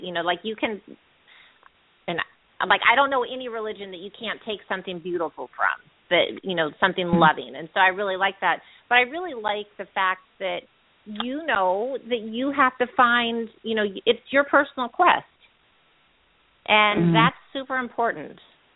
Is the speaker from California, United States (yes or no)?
yes; California, United States; Well, my heart is in California. I was raised there, and I love California.